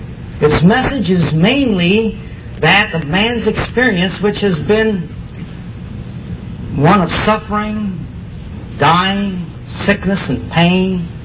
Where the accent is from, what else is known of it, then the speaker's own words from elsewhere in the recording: Chicago, Illinois, United States; My wife comes from Detroit, but I come from Chicago.